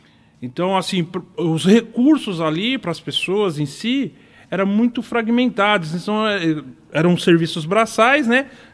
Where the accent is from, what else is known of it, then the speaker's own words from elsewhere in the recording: Osasco, São Paulo, Brazil; Eu nasci ali beirando a Anhanguera, que vem ali onde é o Pão de Açúcar. Parte da minha família morou por muitos anos ali, né? Eu um pouquinho antes, mais próximo ali atrás do UPA da Vila Menck, né?